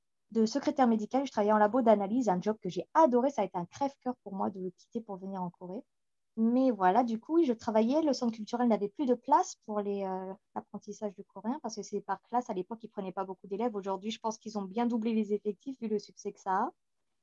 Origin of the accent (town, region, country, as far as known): Hauts-de-France, France; born or raised there; accent: Picard; moved away as an adult; also born or lived in Paris